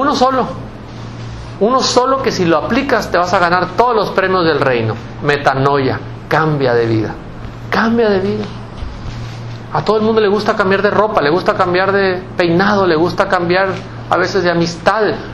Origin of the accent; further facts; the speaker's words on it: Mexico; Muy contentos como pueblo mexicano por estar celebrando la canonización el día de ayer